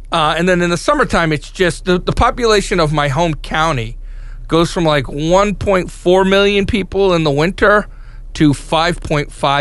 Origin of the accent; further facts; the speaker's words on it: New York, United States; And I grew up on the North Fork, which was farming country.